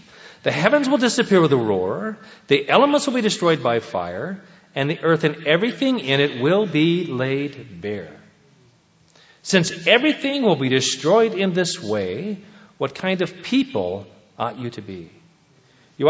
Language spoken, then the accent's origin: English; Seattle, Washington, United States; I'm from Seattle area, a little partial to that.